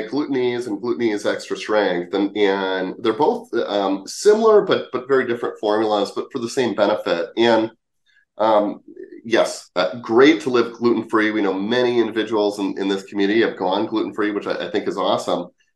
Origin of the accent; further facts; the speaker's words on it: Wisconsin, United States; I'm originally from Wisconsin. I love dairy.